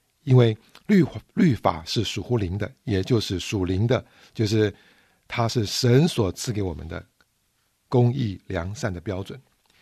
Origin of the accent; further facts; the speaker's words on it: China; 我们中国人说一句话叫做食色性也